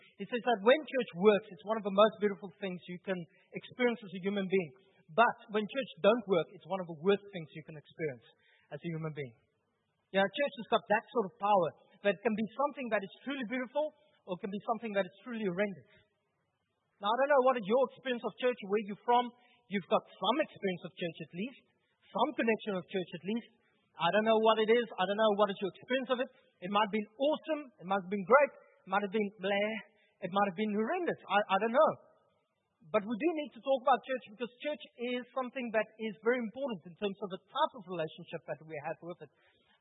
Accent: Upington, Northern Cape, South Africa; now in Cape Town, South Africa; I'm initially from Upington, but I've grown to be a softie, I think.

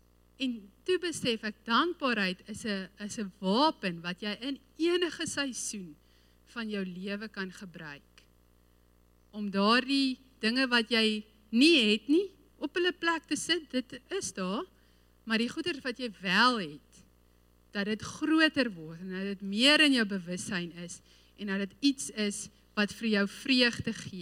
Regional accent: Free State, South Africa; Ek het groot geword in die Vrystaat en ons het op 'n plot gebly buite die dorp.

